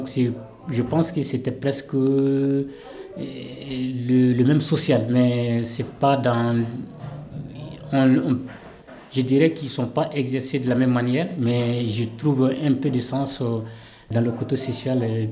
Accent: Mali; moved away as an adult; now in France; donc je viens du Mali. J'ai quitté le Mali depuis 2012, donc c'était à la suite des événements.

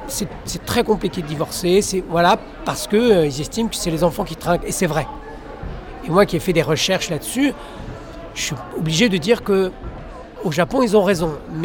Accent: France; on est des Occidentaux, on est deux hommes blancs français, européens

